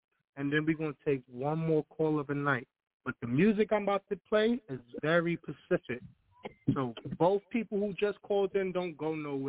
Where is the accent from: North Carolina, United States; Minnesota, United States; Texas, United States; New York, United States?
New York, United States; New York City; I'm from the Bronx, so I understand.